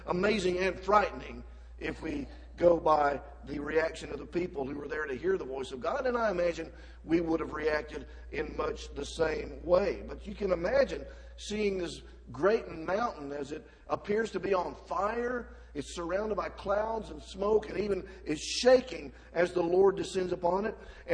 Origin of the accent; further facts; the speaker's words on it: Alabama, United States; In the state where I grew up in Alabama years ago, there was a great controversy.